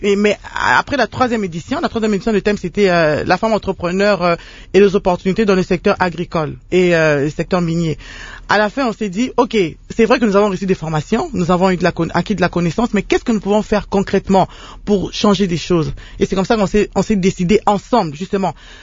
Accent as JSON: {"language": "French", "country": "DR Congo", "said": "chez nous, en République démocratique du Congo"}